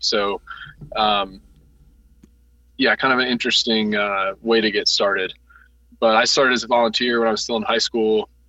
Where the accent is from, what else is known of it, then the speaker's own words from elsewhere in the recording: Northern United States, United States; So I was raised in the North by Southern parents.